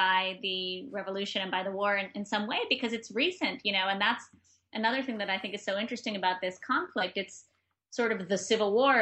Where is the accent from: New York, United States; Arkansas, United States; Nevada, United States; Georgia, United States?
New York, United States; New York City; you can walk everywhere, which I'm used to as a New Yorker.